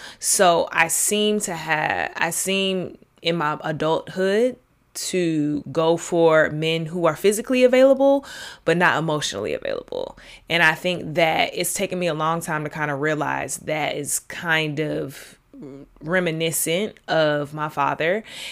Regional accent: Atlanta, Georgia, United States; because I'm from Atlanta, if you all don't know. Moving to the DMV area really kind of taught me

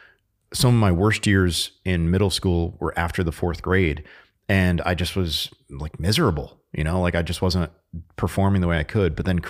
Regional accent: Connecticut, United States; I grew up in Connecticut, so, you know, what was, you know, frequent in the news were Native Americans and the casino.

